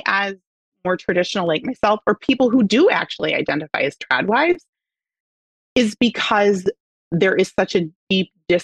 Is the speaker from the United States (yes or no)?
yes; Minneapolis, Minnesota, United States; also born or lived in Portland, Oregon / New York; I was born right outside of Minneapolis, lived there until I was 14, moved to Portland, Oregon, another very progressive place, and then moved to New York for a year for my first year of college, and then came back to Minneapolis